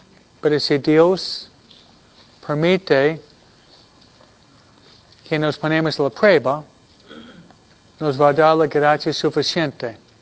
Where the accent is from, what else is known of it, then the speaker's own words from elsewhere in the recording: New York, United States; Que murieron en Nueva York, de donde vengo yo.